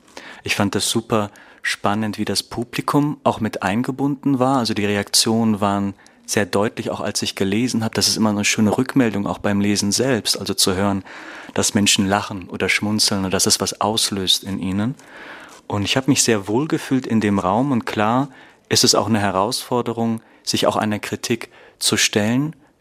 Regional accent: Berlin, Germany; ich komme aus Berlin.

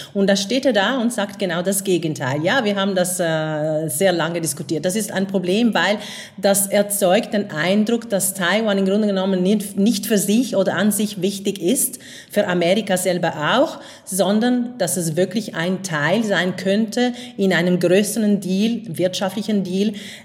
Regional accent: Venice, Veneto, Italy; German is a second language; now in Germany

